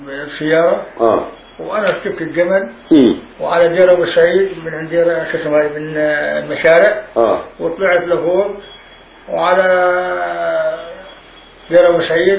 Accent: Nablus, West Bank, Palestine; now in Jordan; لما جينا من نابلس على الأردن

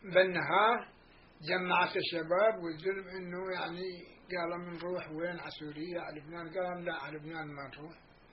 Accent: Palestine; moved away; إحنا بشهر ها طلعنا من فلسطين

